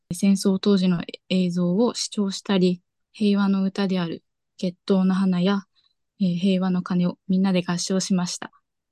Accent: Okinawa, Japan; 生まれも育ちも沖縄県で、生粋のうちなんちゅである

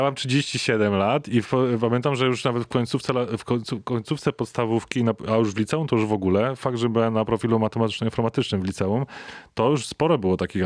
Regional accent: Sosnowiec, Silesian Voivodeship, Poland; Jestem z Sosnowca, więc wiesz, handluj z tym.

